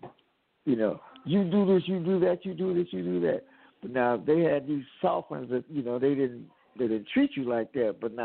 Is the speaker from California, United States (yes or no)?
yes; Oakland, California, United States; I came up in North Oakland. You know, that's right by Berkeley, I was raised in North Oakland, which is a pretty good area.